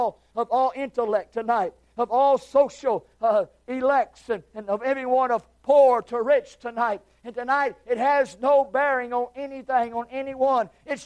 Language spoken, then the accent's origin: English; United States; I say I'm of American. The greatest nation of the land.